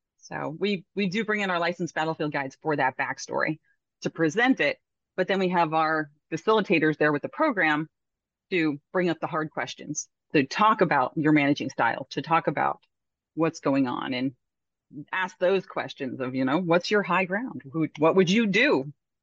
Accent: Pennsylvania, United States; I grew up in Pennsylvania, so I grew up over by the Delaware River and by the or up at the Delaware Water Gap area, and it's beautiful up there.

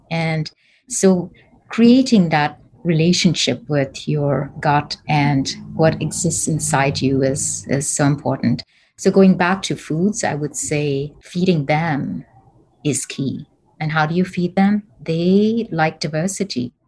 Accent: Bangalore, Karnataka, India; moved away as an adult; now in United States; I'm from India.

